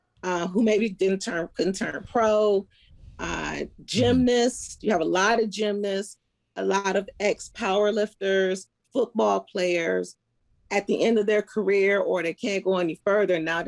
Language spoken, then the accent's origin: English; Ohio, United States; I'm originally from Ohio, Ohio, PA area.